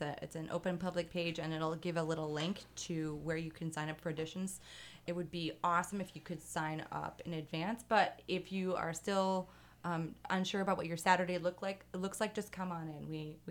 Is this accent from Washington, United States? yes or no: no; Champaign-Urbana, Illinois, United States; so I'm from Champaign-Urbana. I actually went to Centennial.